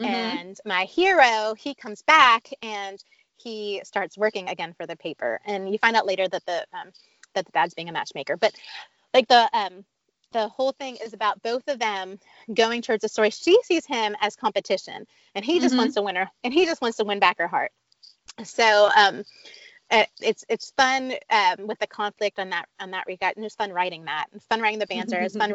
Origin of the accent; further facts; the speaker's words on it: Pennsylvania, United States; I grew up in Pennsylvania, a little bit north of Pittsburgh. And I grew up, I mean, that's where my home was.